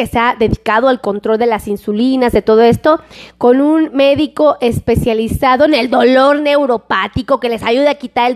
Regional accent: Mexico City, Mexico; el chido es del chilango y... pues la verdad, sí soy chilanga.

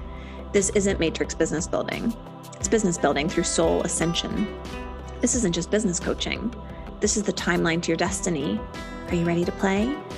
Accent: Philadelphia, Pennsylvania, United States; also born or lived in San Francisco; I grew up in the Philadelphia area on the East Coast, and then I lived in San Francisco for quite a while.

